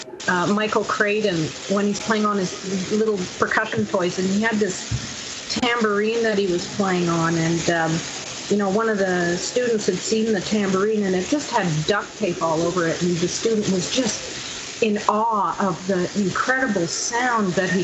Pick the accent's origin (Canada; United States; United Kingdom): Canada; Montreal, Quebec; I grew up in Montreal, Quebec